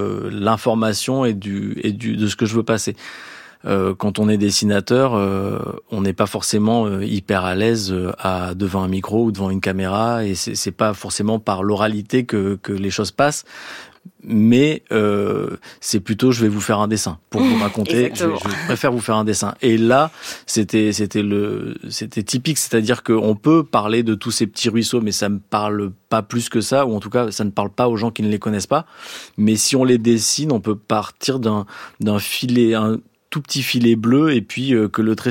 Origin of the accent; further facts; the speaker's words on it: Lévance, Auvergne-Rhône-Alpes, France; c'est le village où j'ai grandi, Lévance pour ne pas le citer, dans le sud d'Ardèche. Qui est aux confins du Gard et de la Lozère aussi.